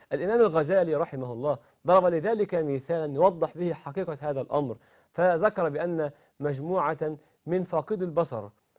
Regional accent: Egypt; في بلدنا مصر

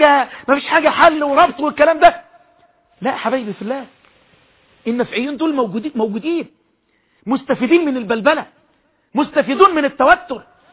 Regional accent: Egypt; وكل شوية ناس مغرضة تشعل نار في بلدنا مصر

